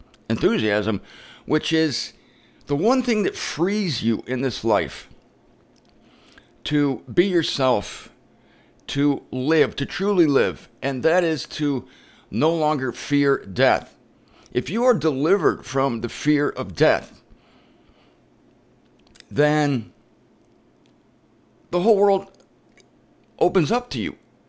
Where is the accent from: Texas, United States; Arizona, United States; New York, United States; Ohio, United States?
Ohio, United States; later today I'm going to be flying to my home state of Ohio. I'm going to visit my family.